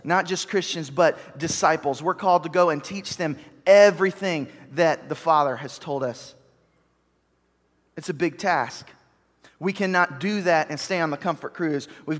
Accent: Colorado, United States; But I grew up in Colorado for much of my life.

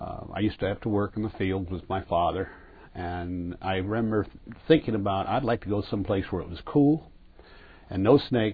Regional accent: California, United States; born there; I was born in California at a midwife's home

